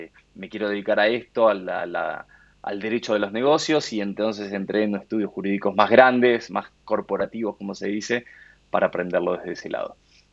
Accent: Buenos Aires, Argentina; argentino, nacido y criado en Buenos Aires. Tengo 44 años

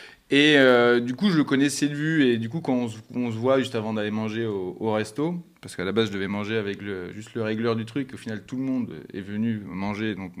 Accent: Bordeaux, Nouvelle-Aquitaine, France; on était dans le sud de la France à cette époque-là, moi, je suis de Bordeaux

